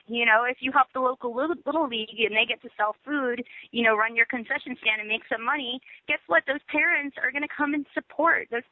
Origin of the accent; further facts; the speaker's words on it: New York, United States; time I was wrestling at home in front of, like, in New York, especially in front of, like, you know, my hometown crowd.